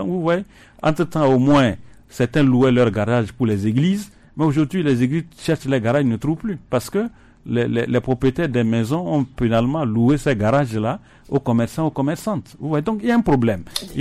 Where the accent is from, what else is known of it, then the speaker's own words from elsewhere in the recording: Togo; Nous sommes des Togolais, il faudrait qu'on puisse savoir.